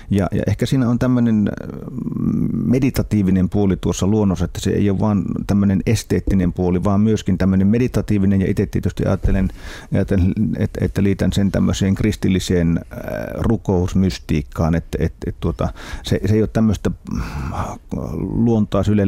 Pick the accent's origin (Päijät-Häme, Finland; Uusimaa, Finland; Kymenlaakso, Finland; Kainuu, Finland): Kainuu, Finland; Suomussalmi; born or raised there; also born or lived in Kajaani